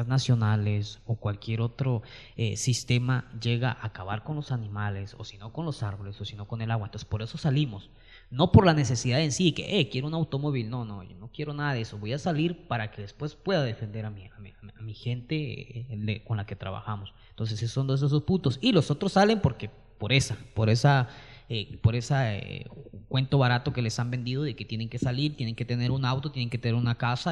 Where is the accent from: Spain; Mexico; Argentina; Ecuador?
Mexico; Chiapas; now in Costa Rica; vengo de México. Soy estudiante de la licenciatura en Administración de Empresas, específicamente del estado, bueno, aquí en Costa Rica le llaman provincia, el estado de Chiapas.